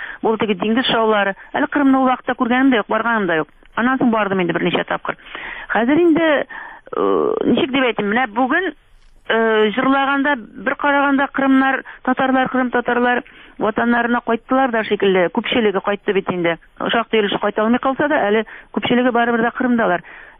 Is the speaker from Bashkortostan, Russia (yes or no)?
yes; Bashkortostan, Russia; Энем авыр инде, шуңа күрә Башкортстанга туган авылыма кайттым. Менә мин авылымда үемнән торып сөйләшәм сезнең белән.